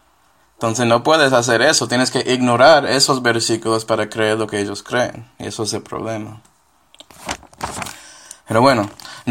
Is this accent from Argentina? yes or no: no; Puerto Rico; Tú eres colombiano, ella es colombiana, yo soy pues puertorriqueño, nacionalidad.